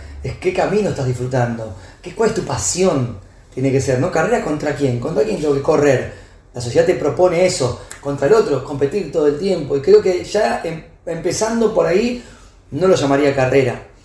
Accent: Rafael Calzada, Buenos Aires Province, Argentina; born there; Bueno, Rafael Calzada, donde yo nací, ¿no?

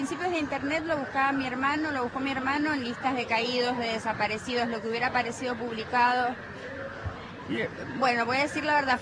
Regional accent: United States; yo soy norteamericana de nacionalidad.

